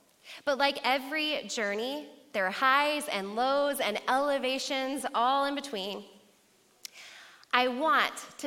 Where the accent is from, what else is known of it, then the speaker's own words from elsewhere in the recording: Georgia, United States; also born or lived in Macon; I was born in Macon, Georgia, to two wonderful parents. We first lived with my grandparents, and then we moved to the suburbs of Atlanta.